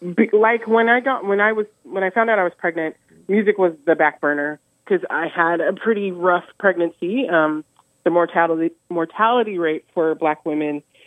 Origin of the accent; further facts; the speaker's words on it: Seattle, Washington, United States; also born or lived in Tacoma / Italy; now in Port Townsend, United States; But I'm a Seattle Tacoma girl, like Tacoma born or raised, not born, and then Seattle, of course, but I've lived a lot of places.